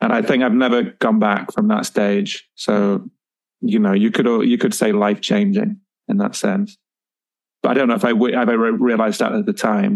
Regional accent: England, United Kingdom; also born or lived in France; when I first went to Thailand, I was 27, 28. So after, I mean, I grew up in England, yes. After school, though, I did spend some time in Europe, in France.

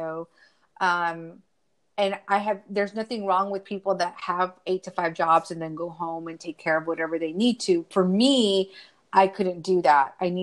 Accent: Eagle Pass, Texas, United States; because I was born and raised in Eagle Pass, Texas, which is the border of Texas.

